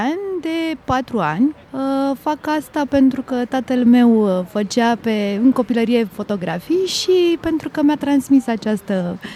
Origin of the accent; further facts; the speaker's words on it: Constanța, Constanța County, Romania; Bună ziua, sunt din Constanța